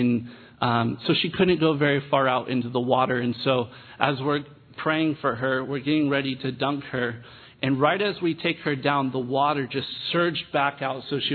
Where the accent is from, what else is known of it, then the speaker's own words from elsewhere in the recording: California, United States; And I come from California, and you know that we love doing our beach baptisms.